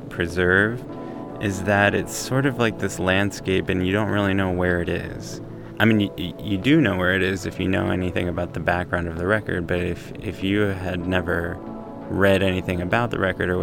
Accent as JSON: {"language": "English", "town": "Columbia", "region": "Maryland", "country": "United States", "lives_now": "Baltimore, United States", "said": "I'm 30 years old. I am the band master of this project called … I'm from Columbia, Maryland. I live in Baltimore."}